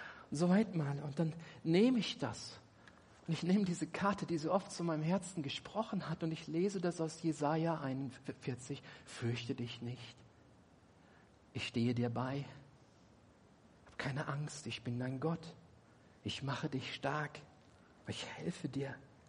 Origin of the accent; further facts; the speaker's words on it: Germany; Ist nicht ganz einfach, weil ich das als Deutscher sage.